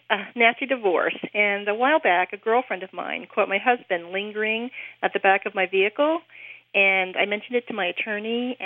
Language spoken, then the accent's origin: English; Middletown, New Jersey, United States; Middletown, New Jersey.